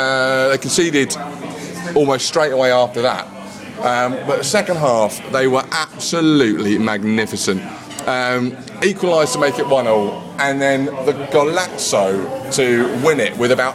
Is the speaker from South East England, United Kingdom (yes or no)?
yes; Brighton, South East England, United Kingdom; I'm a Brighton boy, right? So I'm from Brighton, but my family's originally from North London. I was brought up in Brighton.